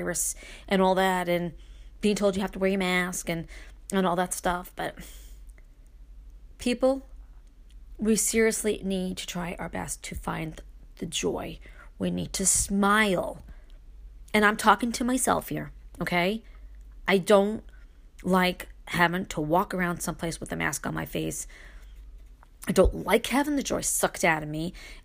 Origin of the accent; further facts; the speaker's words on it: Brooklyn, New York, United States; If you've ever wondered what it would be like for a girl or a boy even growing up in Brooklyn, my book can help you with that.